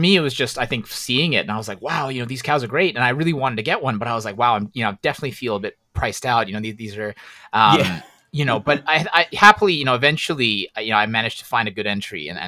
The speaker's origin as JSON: {"language": "English", "country": "Canada", "tie": "born or raised there", "said": "I grew up in Canada where, you know, there are quite a few cows just sort of grazing in pasture."}